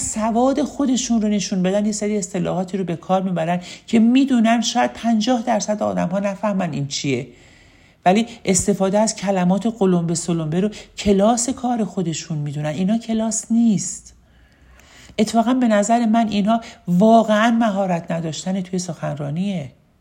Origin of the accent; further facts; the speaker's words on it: Rameshe, Iran; born there; گفتم بچه ها من رامشه به دنیا اومدم، چند نفرتون رامشه رو میشناسید؟